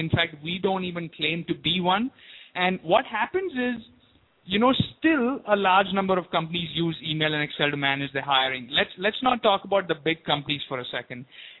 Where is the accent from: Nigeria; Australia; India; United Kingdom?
India; moved away; And I'm originally from India.